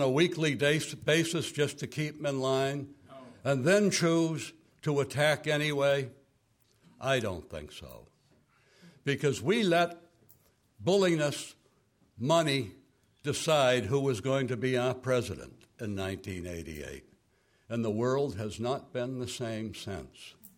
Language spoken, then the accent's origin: English; Boston, Massachusetts, United States; It's not because I'm from Boston. That has nothing to do with it.